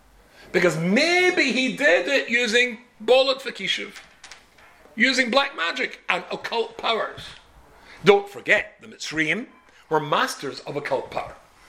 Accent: Glasgow, Scotland, United Kingdom; when I was a young man and I came from Glasgow, I had to catch up, doing a lot of catching up to get in to be Zoicha to bluff my way into Gateshead Yeshiva

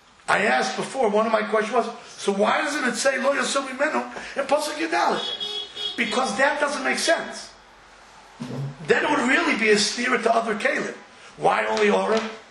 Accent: St. Louis, Missouri, United States; I come from St. Louis. It's far away. Even in St. Louis you can learn Torah.

